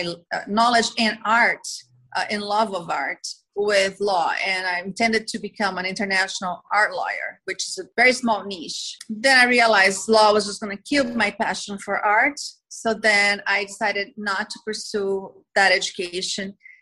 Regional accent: Brazil; I'm originally from Brazil.

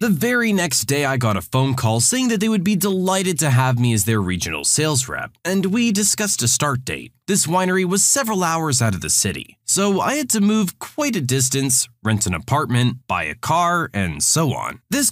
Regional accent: Scotland, United Kingdom; This is typically slang reserved for English, and I'm Scottish.

